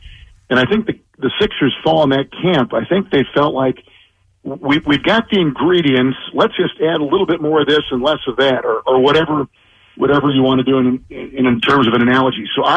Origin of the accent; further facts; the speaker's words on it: Midwest, United States; I was born and raised in the Midwest. We live in the Midwest. That's where my family's from.